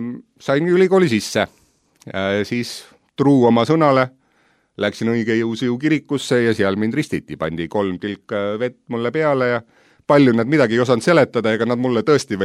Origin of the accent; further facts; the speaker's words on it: Tallinn, Harju County, Estonia; olen pärit Tallinnast, sündinud mõned aastad tagasi, sügaval nõukogude ajal, et mu vanemad ei ole usklikud olnud